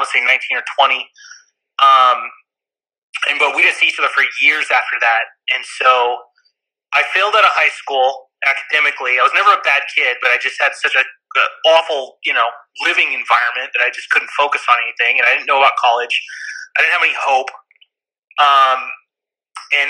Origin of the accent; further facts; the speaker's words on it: Humboldt County, California, United States; Because I grew up in Humboldt County. It's the pot capital of the nation.